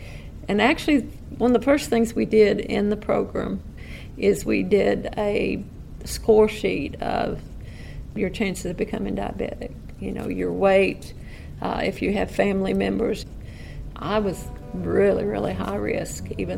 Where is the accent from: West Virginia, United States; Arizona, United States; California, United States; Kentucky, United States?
Kentucky, United States; born there; my parents are originally from Perry County, from Hazard, and I was born in Powell County, Kentucky.